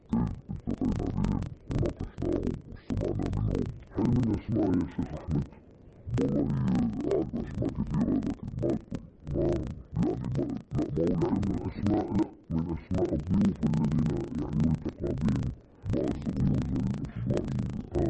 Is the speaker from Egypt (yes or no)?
no; Saudi Arabia; عندنا في السعودية